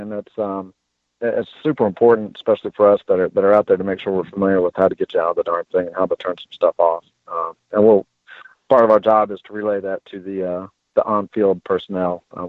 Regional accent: Charlotte, North Carolina, United States; I'm from Charlotte, which is NASCAR country.

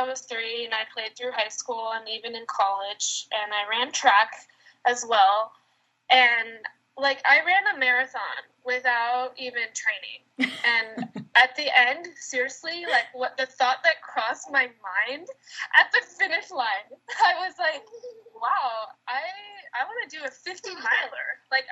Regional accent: San Diego, California, United States; now in San Francisco, United States; And like Jessica said, I grew up in San Diego. And I currently live in San Francisco with my husband and our baby.

